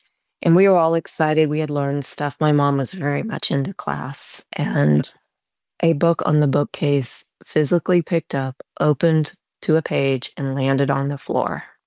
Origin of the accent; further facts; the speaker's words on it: Miamisburg, Ohio, United States; I grew up in Miamisburg, Ohio, and at the time there was a little cemetery and I would go play in the cemetery.